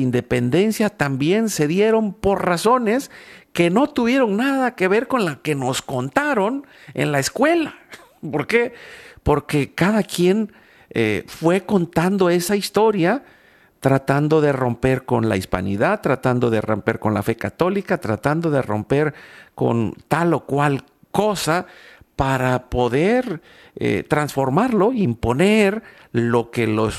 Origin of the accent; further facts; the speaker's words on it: Veracruz, Mexico; also born or lived in Yucatán; Yo me crié en Veracruz, que es más o menos en el Golfo